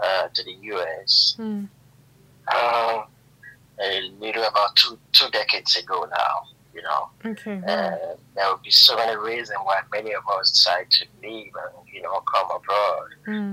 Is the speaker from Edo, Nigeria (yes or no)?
no; Lagos, Nigeria; I originated from the Lagos Island of Lagos, Nigeria, born and raised. I am from the Brazilian border descent, you know, the Lagos Island.